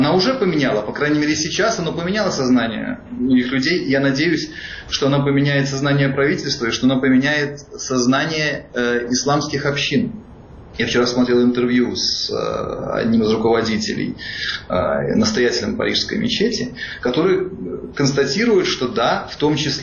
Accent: Russia; moved away as an adult; now in France; как я эмигрировал из России сознательно

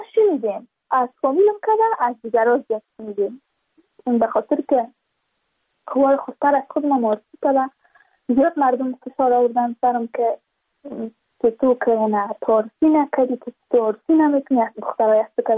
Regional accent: Badakhshan, Afghanistan; چون ما از بدخشان هستیم یعنی منطقای دور دستش

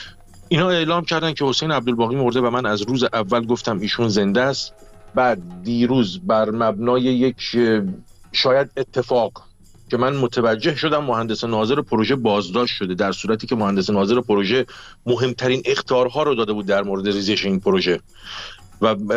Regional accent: Abadan, Khuzestan, Iran; بله من آبادانی هستم و کاملا اون منطقه رو میشناسم، کاملا شهر رو میشناسم.

